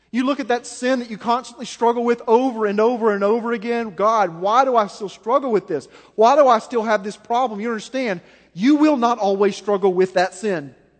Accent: Memphis, Tennessee, United States; Well, sorry, I'm from Memphis.

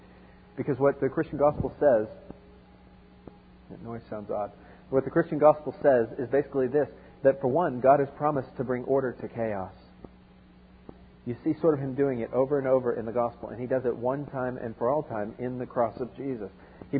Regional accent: Florida, United States; I'm from South Florida. I used to surf growing up, believe it or not.

